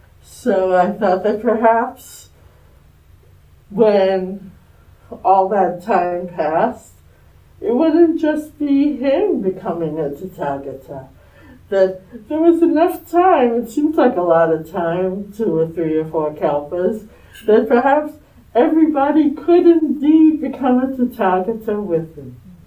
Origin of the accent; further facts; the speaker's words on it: New York, United States; also born or lived in Minneapolis; I grew up on Long Island in a fairly comfortable Jewish town on Long Island, and in my high school maybe there was like 80% Jewish people